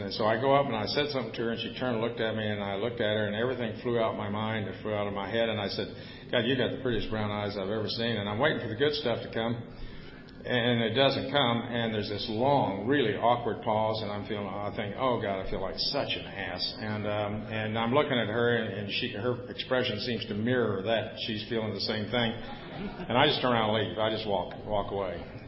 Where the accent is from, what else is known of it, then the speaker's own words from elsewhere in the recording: Plainview, Texas, United States; as I grew up in Plainview, there was a Native American community there.